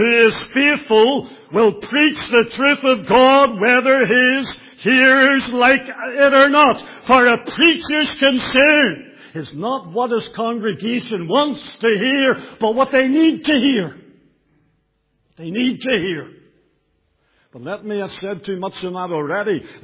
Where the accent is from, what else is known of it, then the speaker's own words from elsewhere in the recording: Bangor, Northern Ireland, United Kingdom; many of those that I would have been at school and played with growing up in Bangor, I knew those families.